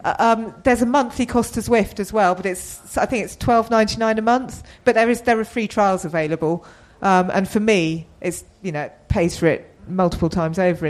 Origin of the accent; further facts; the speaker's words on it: South East England, United Kingdom; Well, I grew up in the New Forest, and I think I obviously had the luxury living in a new forest, of being able to ride on the greens